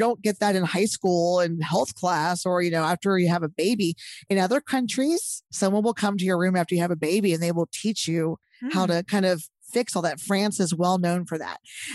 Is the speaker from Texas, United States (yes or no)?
yes; Texas, United States; and of course I'm from Texas, so I'm going to use a chili contest as a, as my go-to.